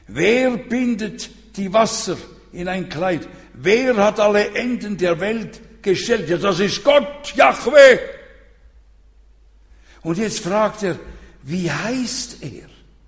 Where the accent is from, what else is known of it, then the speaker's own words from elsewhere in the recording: Switzerland; Als Schweizer bin ich da irritiert.